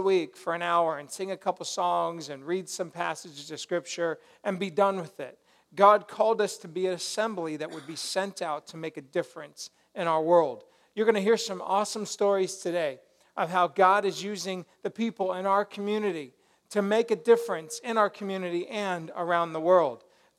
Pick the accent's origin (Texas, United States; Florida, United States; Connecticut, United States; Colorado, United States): Colorado, United States; I grew up in Colorado, a lot of snow.